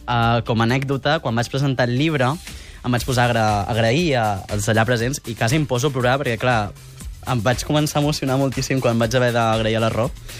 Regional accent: Olot, Catalonia, Spain; sóc d'Olot. O sigui, sóc de la Catalunya profunda, d'Olot.

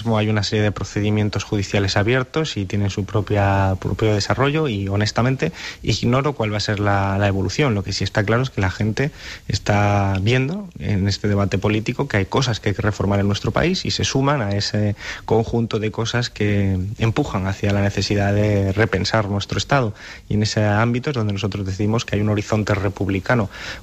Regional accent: Spain; ese es el problema que también abordamos como españoles y ciudadanos

